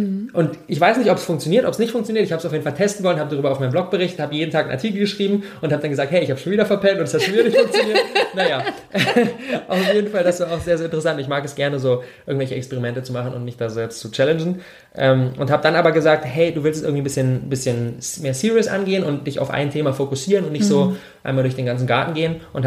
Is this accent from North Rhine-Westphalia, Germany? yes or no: no; Berlin, Germany; ich bin 26 Jahre alt, ich komme aus Berlin